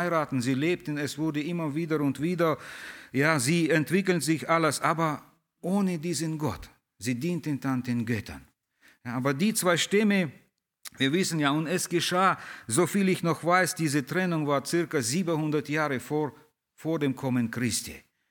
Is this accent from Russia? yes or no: yes; Russia; now in Germany; Ja, wir kommen fast alle hier aus Russland. Fast alle, ja. Die Kinder sind viele hier geboren, aber wir Ältere.